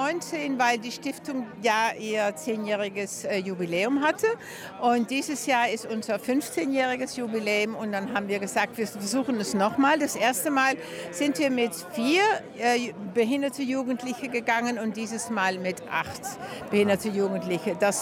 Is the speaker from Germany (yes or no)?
no; Netherlands; now in Spain; Ich bin Holländerin. Aha. Und wir haben 4 gesunde Kinder und wir wohnen schon seit über 40 Jahren in Spanien.